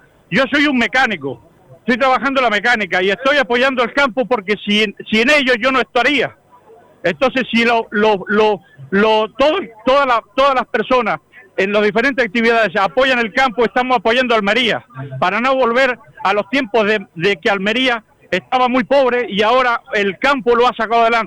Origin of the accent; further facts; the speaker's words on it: Argentina; now in Spain; Yo vengo desde Argentina y soy un español más.